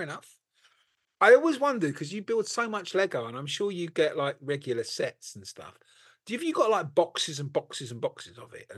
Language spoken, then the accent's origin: English; England, United Kingdom; Because we're not trusted anymore being horrible English people and stuff.